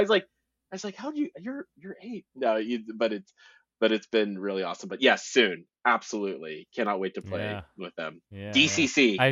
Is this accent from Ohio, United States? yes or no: yes; Ohio, United States; now in Richmond, United States; I am originally from Northeast Ohio in the United States. I have been living now though in Richmond, Virginia. It's almost going on 20 years.